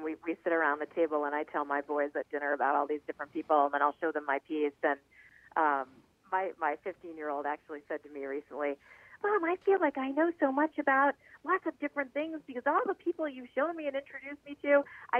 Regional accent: Boston, Massachusetts, United States; I approached him at an event at Mohegan Sun, and I'm from Boston, and we're about the same age

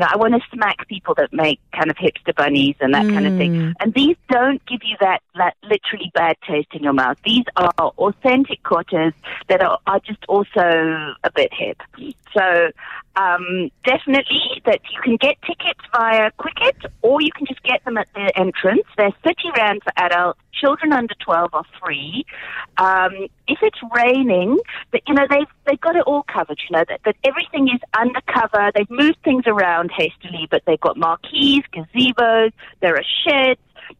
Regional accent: England, United Kingdom; I grew up in England

